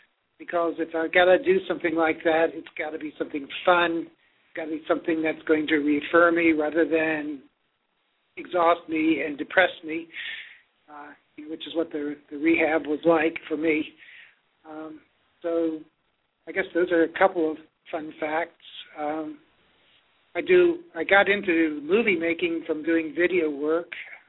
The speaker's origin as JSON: {"language": "English", "town": "Arlington", "region": "Virginia", "country": "United States", "tie": "born or raised there", "lives_now": "Columbus, United States", "said": "Well, I grew up in Arlington, Virginia. Started college out here in Columbus in 1963."}